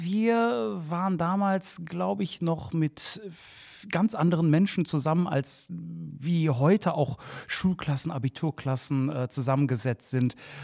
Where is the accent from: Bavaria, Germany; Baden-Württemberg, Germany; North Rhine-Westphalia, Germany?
North Rhine-Westphalia, Germany; Duisburg; Ich komme ja mitten aus dem Brennpunkt Marxloh, mitten in Duisburg.